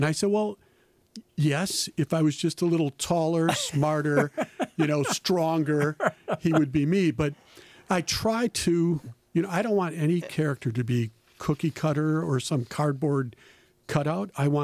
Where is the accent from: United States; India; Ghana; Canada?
United States; Prairie du Chien, Wisconsin; I grew up in Prairie du Chien.